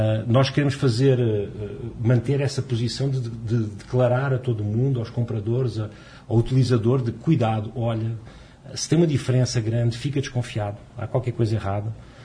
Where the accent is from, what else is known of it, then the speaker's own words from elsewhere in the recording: Portugal; now in Brazil; Eu, como vocês percebem, eu sou português. Na Europa, isso já está muito mais avançado, mas vai acontecer o mesmo aqui.